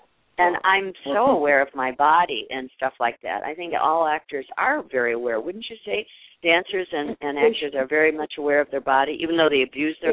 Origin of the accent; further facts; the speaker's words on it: Midwest, United States; I come from the Midwest, and we have the same kind of weather, that whole Milwaukee, Wisconsin area, and Chicago area.